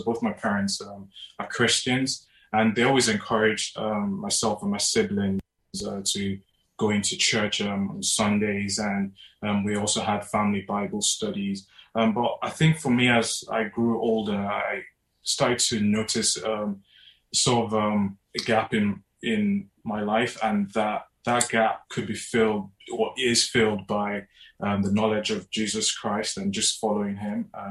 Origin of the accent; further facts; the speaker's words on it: Nigeria; moved away as an adult; now in United Kingdom; So, we are originally from Nigeria, but moved to the UK for studies and have stayed ever since. We sort of moved down to Basingstoke as I got a job in Alton